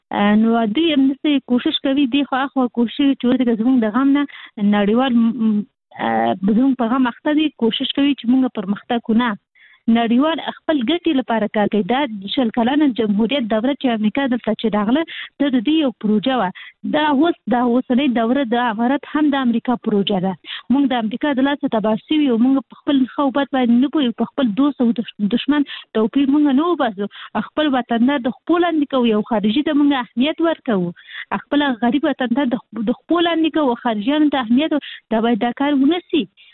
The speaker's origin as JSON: {"language": "Pashto", "region": "Kabul", "country": "Afghanistan", "said": "مونږ خاصي د کابل یو"}